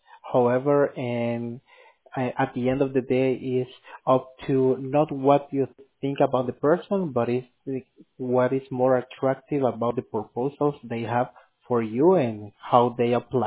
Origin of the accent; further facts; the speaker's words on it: El Salvador; Hey, it's from a country called El Salvador.